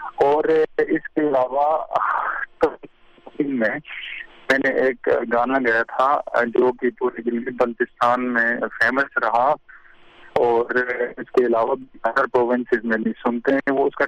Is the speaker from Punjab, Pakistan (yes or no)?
no; Minimarg, Gilgit-Baltistan, Pakistan; میرا تعلق گلگت بلتستان کے ایک ڈسٹرکٹ سے, ڈسٹرکٹ استور سے, اور استور کی ایک وادی منی مرگ سے میرا تعلق ہے. اور وہاں کی جو وادی ہے منی مرگ کی, وہ ٹوریزم کے حوالے سے اور خوبصورتی کے حوالے سے پورے پاکستان میں مشہور ہے.